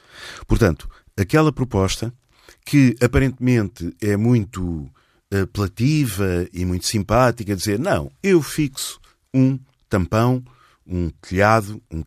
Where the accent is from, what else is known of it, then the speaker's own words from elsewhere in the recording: Portugal; falo como português